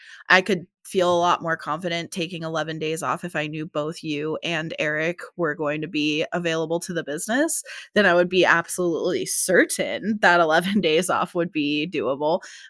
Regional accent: Pennsylvania, United States; now in Phoenix, United States; My dad still lives in Pennsylvania. That's where I grew up.

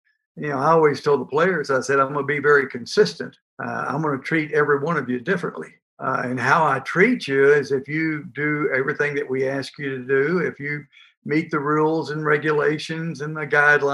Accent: Port Arthur, Texas, United States; I grew up in Port Arthur, Texas, right there on the water.

